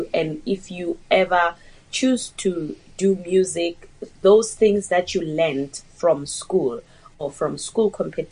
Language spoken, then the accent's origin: English; Limpopo, South Africa